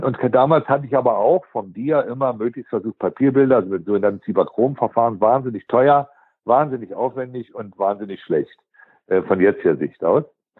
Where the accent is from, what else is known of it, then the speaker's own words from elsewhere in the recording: Berlin, Germany; wie man als Berliner sagt, man war nicht so gut drauf.